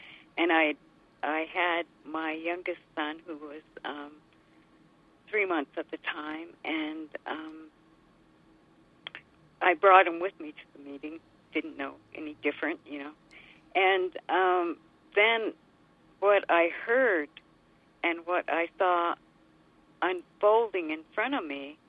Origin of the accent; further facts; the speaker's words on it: Washington, United States; I'm a member of the Spokane Tribe. I was born and raised on the Spokane Reservation, which is located 45 miles northwest of Spokane.